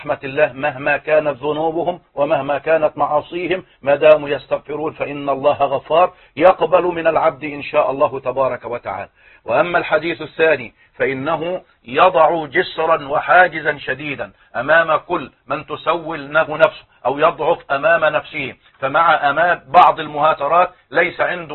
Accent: Egypt

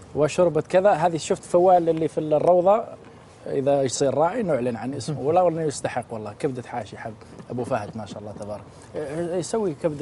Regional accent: Algeria; احنا عندنا في الجزائر كذلك شوربه اسمها شوربه الفريك

